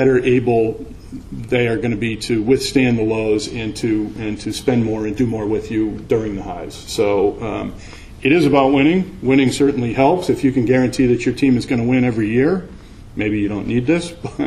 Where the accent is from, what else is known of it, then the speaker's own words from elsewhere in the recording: Boston, Massachusetts, United States; I'm from Boston, so I picked the Red Sox as this case.